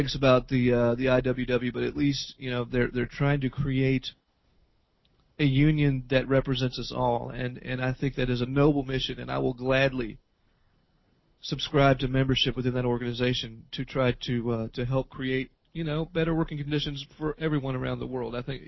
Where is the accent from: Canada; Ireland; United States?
United States; the South; accent: Southern; Oh my goodness! my Southern accent slipped through there, folks.